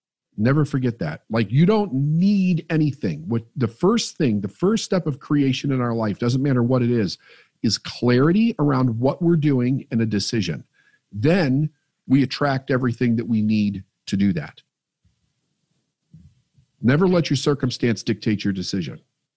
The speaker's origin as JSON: {"language": "English", "town": "Chicago", "region": "Illinois", "country": "United States", "said": "I came from Chicago, right? And I moved out of the city about 85 miles west of Chicago, raised my family out there."}